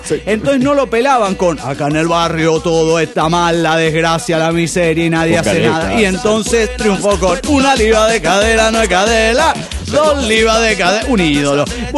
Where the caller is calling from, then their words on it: Mérida, Yucatán, Mexico; Hola, ¿cómo están, amigos? … de Mérida, Yucatán.